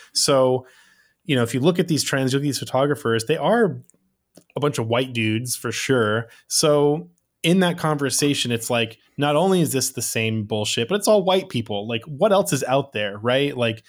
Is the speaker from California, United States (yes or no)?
yes; California, United States; yeah, I'm from California.